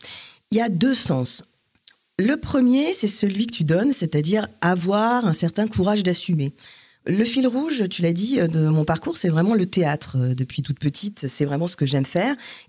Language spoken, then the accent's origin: French; Metz, Grand Est, France; J'ai grandi à Metz, j'ai eu une très belle enfance, on va dire assez conventionnelle, avec une famille aussi très traditionnelle.